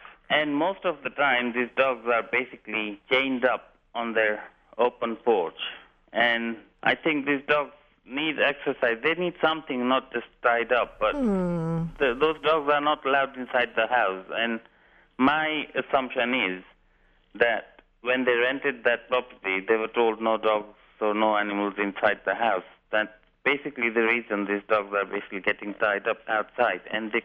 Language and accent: English; Vero Beach, Florida, United States; I'm from Vero Beach.